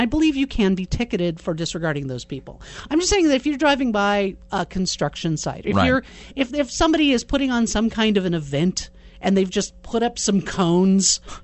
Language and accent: English; Los Angeles, California, United States; For me, it's a combination of growing up in the Los Angeles area and having a father who was a fireman.